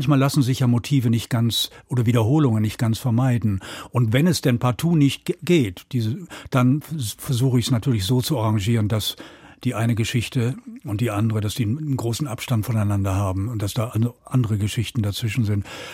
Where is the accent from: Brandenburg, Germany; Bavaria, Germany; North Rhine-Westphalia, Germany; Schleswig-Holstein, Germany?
North Rhine-Westphalia, Germany; Ich bin aufgewachsen im Ruhrgebiet in einer Arbeitersiedlung, in der es sehr rau zuging.